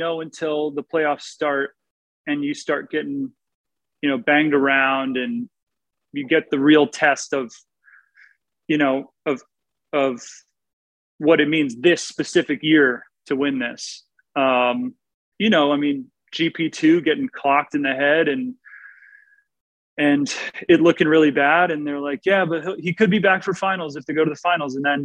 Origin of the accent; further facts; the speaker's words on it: New York City, New York, United States; also born or lived in Connecticut / Los Angeles; Well, so, yeah, I grew up in New York City in Connecticut.